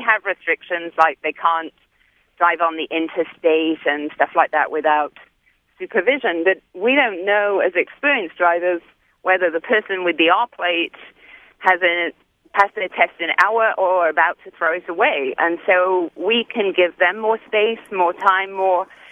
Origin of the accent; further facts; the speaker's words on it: United Kingdom; moved away; originally from the United Kingdom